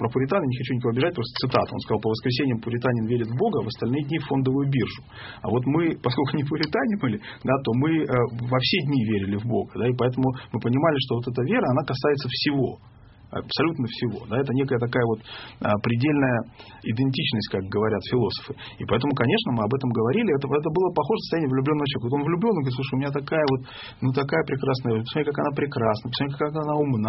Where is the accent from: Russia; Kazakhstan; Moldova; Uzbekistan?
Kazakhstan; Northern Kazakhstan; я вырос в Северном Казахстане. Это все-таки немножко... Ну, это совсем не Москва. И это немножко другая... Это немножко другая жизнь, тоже в Советском Союзе, но вот она не совсем такая, как, допустим, в Москве или там даже в Центральной России.